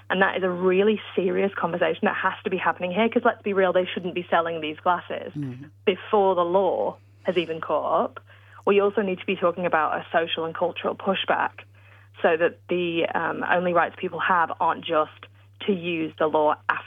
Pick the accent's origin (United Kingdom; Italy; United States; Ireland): United Kingdom; accent: British; I'm British, as you can tell by my accent